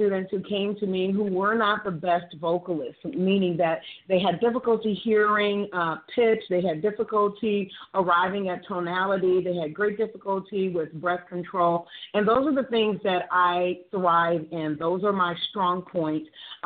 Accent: Dallas, Texas, United States; I am a native of Dallas, Texas, born and raised in Dallas.

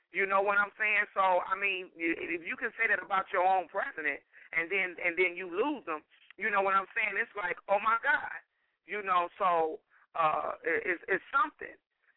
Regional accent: United States; I was born and raised in America. I'm African American, but everybody called me African.

